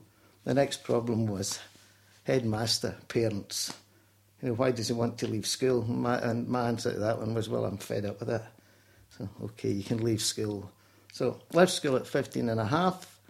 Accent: Glasgow, Scotland, United Kingdom; born there; I was born in Glasgow, Springburn, which was a working class area in the north side of the city, and that was in November 16th, 1944.

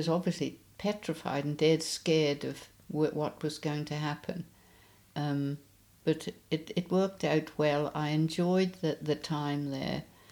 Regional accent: Stanley, Falkland Islands; also born or lived in Montevideo, Uruguay; My birthday is the 23rd of May 1935. And I was born in Port Stanley. I think it was called the King Edward Memorial Hospital, a daunting place. But I grew up there

